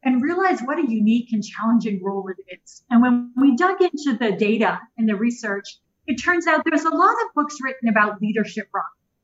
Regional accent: Ontario, Canada; I'm Canadian originally, so I was extra excited to be able to be talking today. Grew up just outside Toronto, regular kind of suburban upbringing.

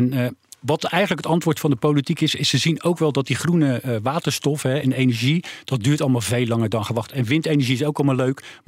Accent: Netherlands; En uiteindelijk, ja, wij zijn ook gewoon Nederlanders.

